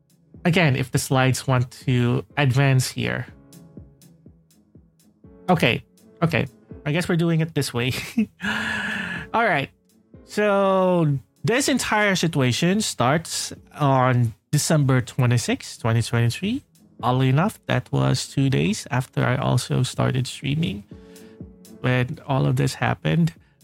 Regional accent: Philippines; So to me, as a Filipino, that is roughly about close to 620,000 Philippine pesos.

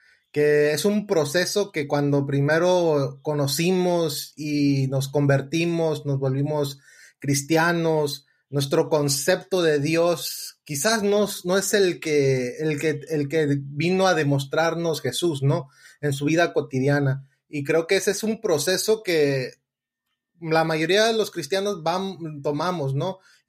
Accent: New York, United States; Nacimos en el mismo lugar, ahí en Nueva York, y también crecimos en Estados Unidos

